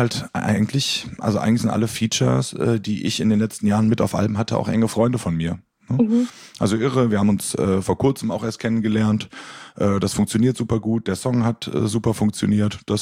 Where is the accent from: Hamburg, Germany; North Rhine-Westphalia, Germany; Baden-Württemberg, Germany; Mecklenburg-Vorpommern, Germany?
North Rhine-Westphalia, Germany; Ich komme aus der Nähe von Köln.